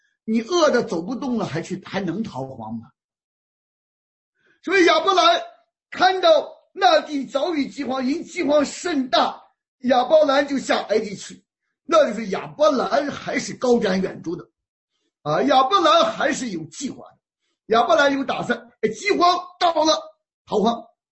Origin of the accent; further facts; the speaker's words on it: Shandong, China; 我老家是山东啊